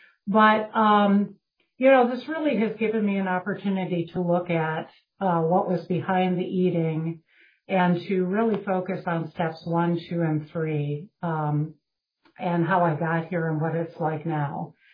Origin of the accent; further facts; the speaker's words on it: Wisconsin, United States; from Wisconsin.